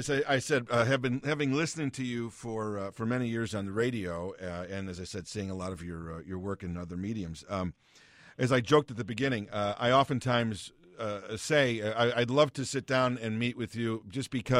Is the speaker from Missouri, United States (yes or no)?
no; Chicago, Illinois, United States; And even though I've been born and raised in Chicago, I bought a Yankees jacket in 1982 before I ever bought a Cubs jacket.